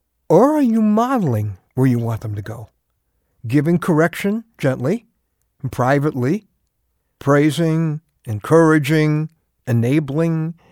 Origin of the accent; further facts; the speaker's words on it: Chicago, Illinois, United States; which puts City Boy here at a distinct disadvantage. I grew up in Chicago. We didn't have them there.